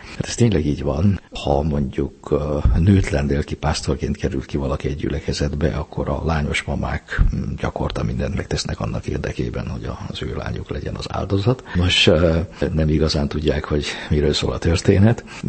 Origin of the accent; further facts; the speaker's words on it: Orgovány, Bács-Kiskun, Hungary; Kiskanalasan születtem, aztán édesapám orgoványra került lelkipásztornak, amikor én 13 éves voltam, és az általános iskola utolsó évét azt ott végeztem, utána pedig ilyen vonatos, ingázós bejáróként Kecskeméten a Katona József gimnáziumban végeztem.